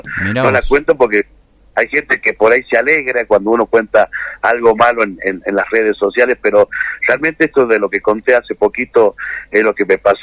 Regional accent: Ledesma, Jujuy, Argentina; yo soy de Ledesma, Jujuy, un pueblo muy chiquito, y salir de ahí a nosotros nos resultaba mucho más difícil

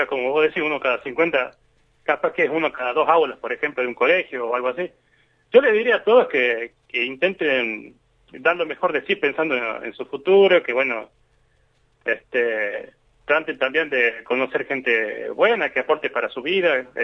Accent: San Fernando del Valle de Catamarca, Catamarca, Argentina; Sí, era de Capital, o sea, de San Fernando, sí, de Valle de Catamarca, y iba al Colegio Quintana en su momento.

